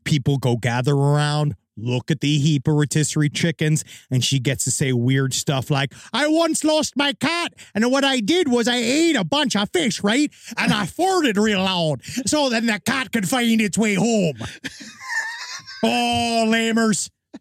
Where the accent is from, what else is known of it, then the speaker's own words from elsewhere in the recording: Canada; I know as a Canadian woman.